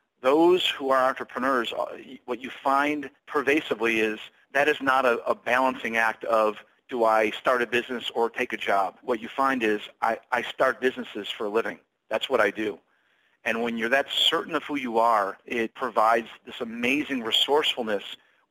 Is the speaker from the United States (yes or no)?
yes; Michigan, United States; now in Chicago, United States; Sure. Well, I grew up in Michigan. I grew up not far from where Benzinga is headquartered. And I obviously went to school in Ann Arbor. And Michigan is home for me.